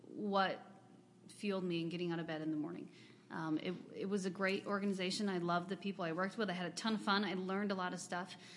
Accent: Michigan, United States; But for me, I am a Midwestern gal. Yep. I grew up in West Michigan, and friends and family are here

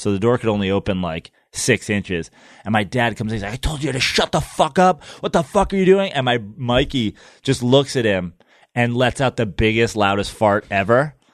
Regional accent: Katonah, New York, United States; I grew up just north of New York City in Westchester County, Katona, New York.

